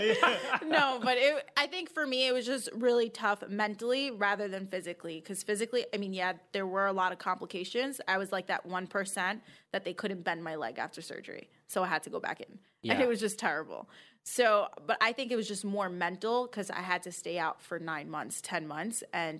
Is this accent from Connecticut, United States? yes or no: no; Queens, New York, United States; I am from Queens.